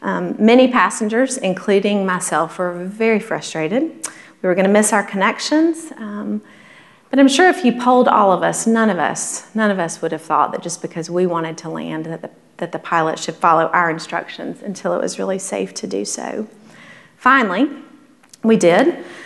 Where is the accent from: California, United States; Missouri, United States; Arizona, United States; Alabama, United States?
Alabama, United States; I grew up in South Alabama, about 90 miles from the Gulf. And as a kid growing up, we had a competition to see who could see the water first.